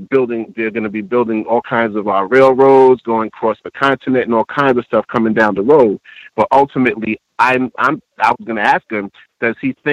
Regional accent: Brooklyn, New York, United States; I'm from Brooklyn, and an area I grew up in is Fort Greene.

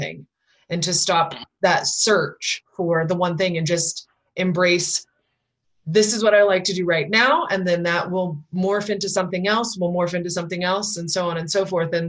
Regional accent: Salt Lake City, Utah, United States; also born or lived in North Dakota; I actually was born and raised in Utah, and then I moved to North Dakota when I was 20.

